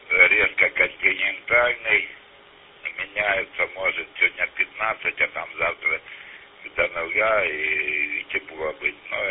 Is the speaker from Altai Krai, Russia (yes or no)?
yes; Barnaul, Altai Krai, Russia; now in Almaty, Kazakhstan; я бывший россиянин. Это Барнаульский, Алтайский, Наби, там, да, станция Устагменки, там жил когда-то. Сейчас вот в Алма-Ата.